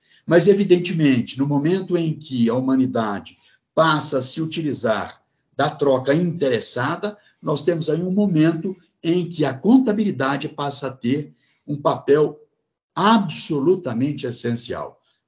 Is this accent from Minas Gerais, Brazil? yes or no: yes; Patos de Minas, Minas Gerais, Brazil; moved away as an adult; now in Uberlândia, Brazil; Saí de Patos de Minas e a Uberlândia para fazer o meu mestrado.